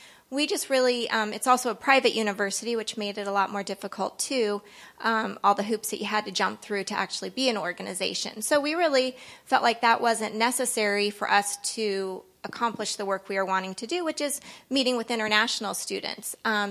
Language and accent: English; Denver, Colorado, United States; now in Littleton, United States; as Greg mentioned earlier, I'm from Denver, live in Littleton, Colorado